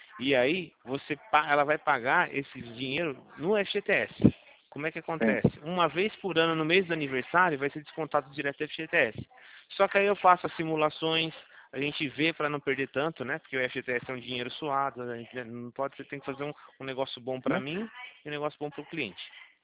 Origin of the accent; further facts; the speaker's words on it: Campinas, São Paulo, Brazil; eu sou aqui de Campinas, né?